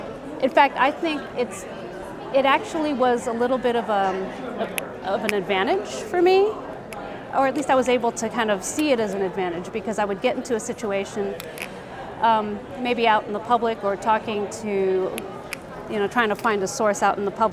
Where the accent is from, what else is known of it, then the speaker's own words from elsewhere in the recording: California, United States; Filipino American, and I grew up in the Bay Area mostly. I'm not originally from the Bay Area, but I grew up here mostly.